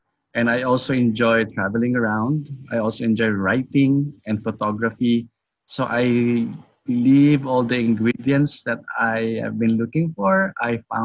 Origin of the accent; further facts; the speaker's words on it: Quezon City, Metro Manila, Philippines; Yes, I am from Quezon City. This is part of Metro Manila, which is the capital of the Philippines.